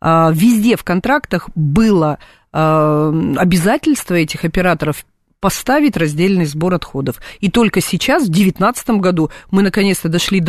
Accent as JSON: {"language": "Russian", "region": "Far East", "country": "Russia", "lives_now": "Moscow, Russia", "said": "Я сама с Дальнего Востока приехала в Москву. Понаехали сюда."}